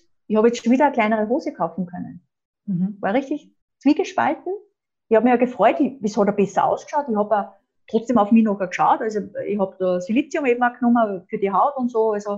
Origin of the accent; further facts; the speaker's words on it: Austria; es wurde meine Identität als Frau, als Österreicherin, schlecht gemacht